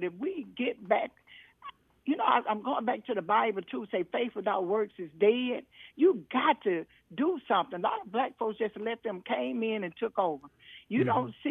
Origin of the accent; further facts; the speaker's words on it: United States; born there; I was born in America. I am an American. I'm a colored American. That's what they say I am. But black American.